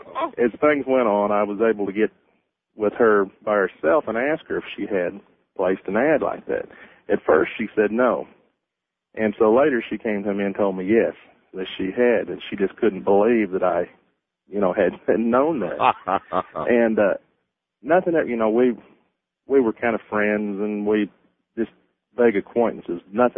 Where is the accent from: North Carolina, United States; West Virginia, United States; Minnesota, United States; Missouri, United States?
Missouri, United States; Seneca; from Seneca, Missouri.